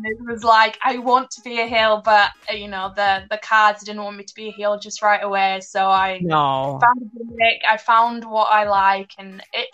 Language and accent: English; England, United Kingdom; now in New Zealand; I think it's the mix of being English and now Kiwi. It just mixes around. So no one actually knows where I'm from, even though the big Union Jack gives it away.